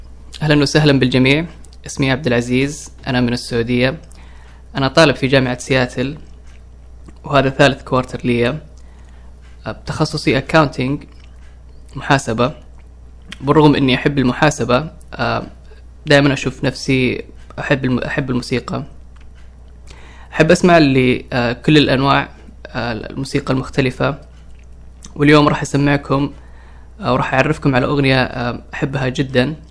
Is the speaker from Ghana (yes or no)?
no; Saudi Arabia; now in Seattle, United States; I'm from Saudi Arabia.